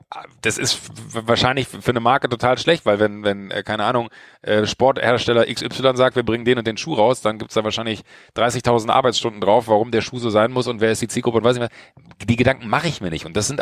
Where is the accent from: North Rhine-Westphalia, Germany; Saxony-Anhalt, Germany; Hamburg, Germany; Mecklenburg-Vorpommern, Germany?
North Rhine-Westphalia, Germany; Schwalmtal; ich bin in Schwalmtal groß geworden, ich bin ein kleiner Junge vom Dorf